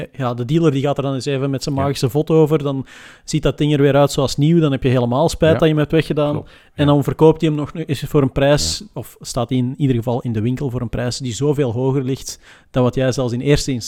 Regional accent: Belgium; we hebben sowieso een vertekend beeld daarop, omdat, ja, als Belg, zeker in het verleden, was het zo

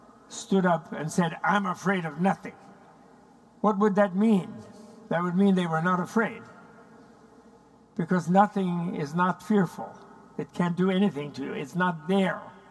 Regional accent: New York, United States; I'm from New York. We talk fast.

